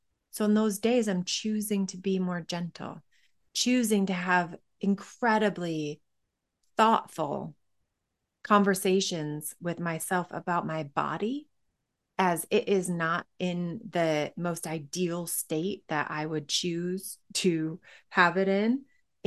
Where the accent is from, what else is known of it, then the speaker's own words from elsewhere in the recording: Michigan, United States; I grew up in Michigan and we always used to say April showers bring May flowers.